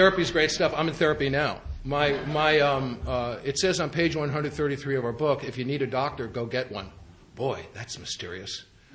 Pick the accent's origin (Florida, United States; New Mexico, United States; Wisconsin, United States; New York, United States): New York, United States; Bronx; born or raised there